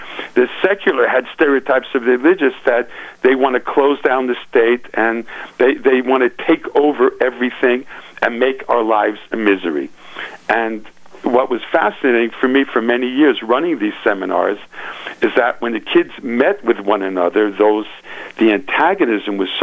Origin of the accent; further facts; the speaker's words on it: United States; I mean, I grew up in America, and I saw how you can respect one another